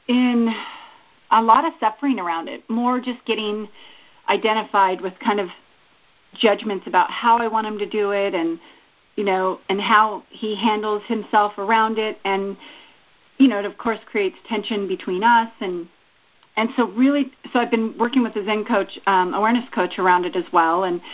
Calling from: San Diego, California, United States; I'm from San Diego.

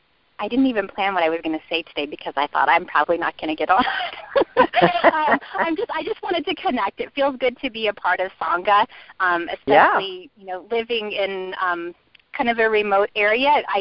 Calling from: Iowa, United States; I am from Iowa, and this is my first time calling in.

